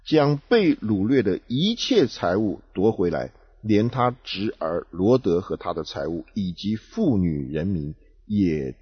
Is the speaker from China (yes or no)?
yes; China; 你真的是说我们中国人讲说士别三日刮目相看